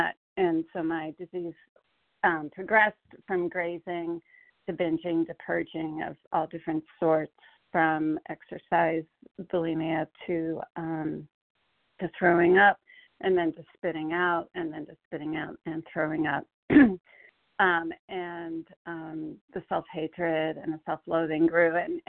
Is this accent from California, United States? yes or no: no; Connecticut, United States; I'm from Connecticut